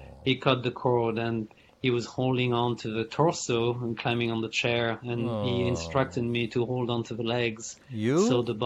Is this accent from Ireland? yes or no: no; France; English is a second language; now in United States; Yeah. So I was born and raised in France.